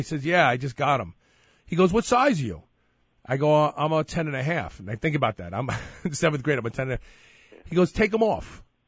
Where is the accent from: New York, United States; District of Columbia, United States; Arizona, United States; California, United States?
New York, United States; Brooklyn; for me, growing up in Brooklyn, when I grew up in Brooklyn, my father used to refer to me as a puppy